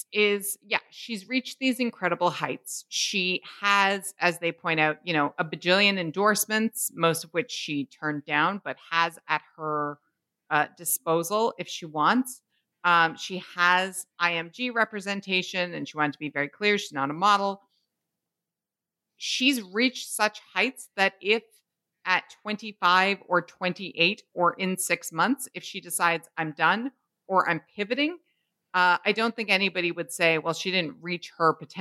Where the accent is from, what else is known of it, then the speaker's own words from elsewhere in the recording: Canada; We're Canadian, so I have to shout out Bonjour High.